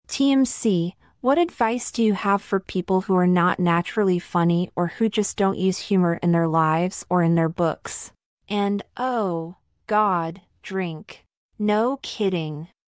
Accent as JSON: {"language": "English", "town": "Tucson", "region": "Arizona", "country": "United States", "tie": "born or raised there", "said": "Adaba is an author from my hometown, Tucson, Arizona. We also went to the same high school, a lower to middle class public school"}